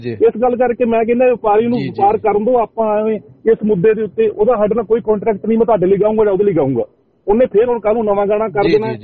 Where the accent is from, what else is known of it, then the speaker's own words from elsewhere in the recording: Jiwan Nagar, Haryana, India; ਮੇਰਾ ਪਿੰਡ ਜੀਵਨ ਨਗਰ ਹੈ, ਸਰਸੋਂ ਤੋਂ ਮੈਂ ਬਿਲੋਂਗ ਕਰ ਦਊਂਗਾ